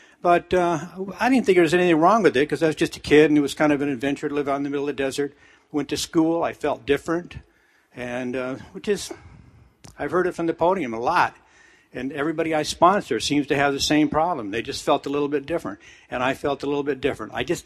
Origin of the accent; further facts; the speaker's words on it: Las Vegas, Nevada, United States; also born or lived in Compton, California / Chino, California; I was born in Compton, California, and then moved to Chino. My dad was geographically challenged. And then we wound up in Las Vegas, Nevada, but we were very broke.